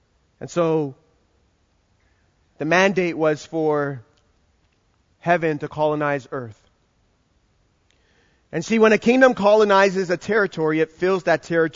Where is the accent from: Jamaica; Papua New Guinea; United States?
Jamaica; I love being Jamaican. I love it.